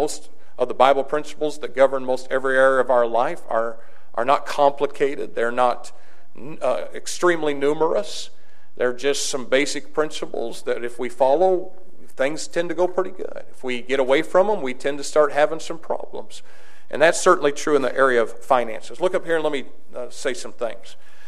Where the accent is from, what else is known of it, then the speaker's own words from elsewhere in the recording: United States; I'm an American. You cut me, I bleed red, white, and blue.